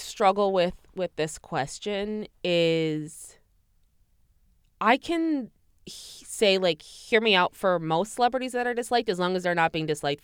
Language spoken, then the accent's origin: English; Midwest, United States; It's funny because I'm technically from the Midwest.